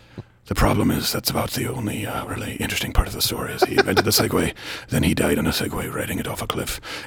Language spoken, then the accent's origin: English; Poughkeepsie, New York, United States; By the way, I'm from Poughkeepsie.